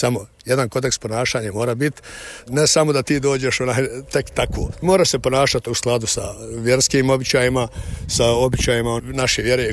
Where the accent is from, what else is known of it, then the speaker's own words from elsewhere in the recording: Busovača, Federation of Bosnia and Herzegovina, Bosnia & Herzegovina; dolazim iz Busovača, iz sela Polje, to uvijek kažem